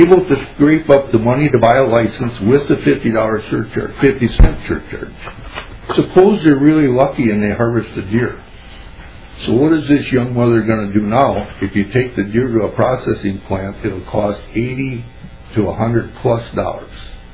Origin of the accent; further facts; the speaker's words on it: Minnesota, United States; I am a native Minnesotan, and I'm proud of that.